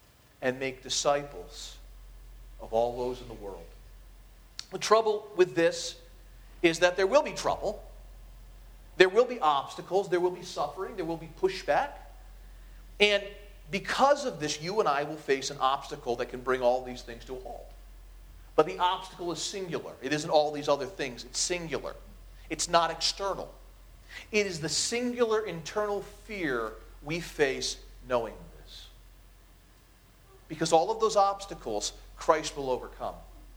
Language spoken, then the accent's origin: English; Ireland; I'm Irish, so it's about St. Patrick. So I'm also Protestant